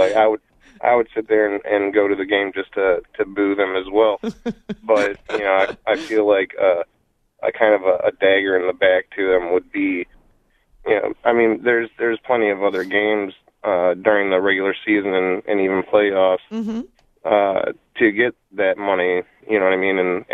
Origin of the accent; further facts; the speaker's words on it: Cleveland, Ohio, United States; I'm from Cleveland